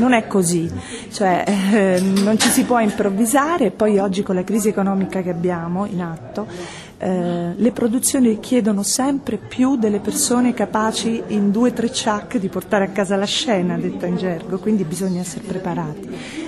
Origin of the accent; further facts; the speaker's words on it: Apulia, Italy; now in Rome, Italy; io vivo a Roma da diversi anni, però sono salentina, mio papà è nato a Gallipoli, mia mamma è nata a Lecce, tutti i miei parenti sono disseminati nel tacco d'Italia